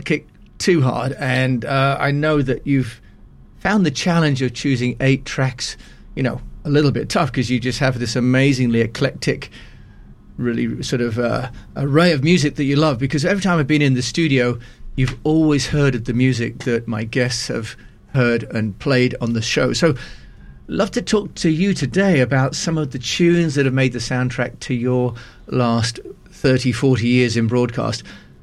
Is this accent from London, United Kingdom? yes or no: no; South East England, United Kingdom; I am from Kent.